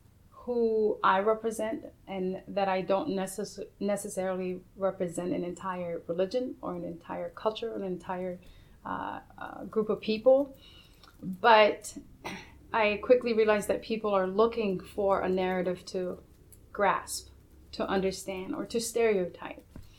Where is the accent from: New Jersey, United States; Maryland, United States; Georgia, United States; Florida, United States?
Georgia, United States; just because growing up in Georgia, that's, people didn't ask you, where are you from?